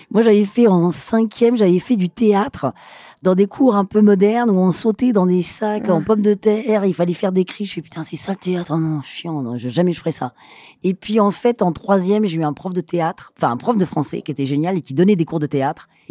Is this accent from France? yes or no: yes; Occitanie, France; Ouais, on vient des Cévennes du côté d'Alès, Anduze, okay. donc vraiment complètement perdu.